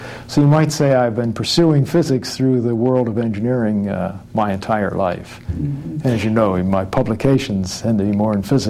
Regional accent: Pennsylvania, United States; also born or lived in Greensburg; I was born in Greensburg, Pennsylvania. Mm-hmm. And then my parents moved to Pittsburgh, so I grew up just north of Pittsburgh.

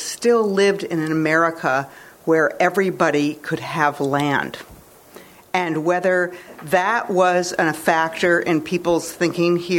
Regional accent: Minnesota, United States; I come from Minnesota, and I noticed that there was a very different attitude towards immigrants in Minnesota

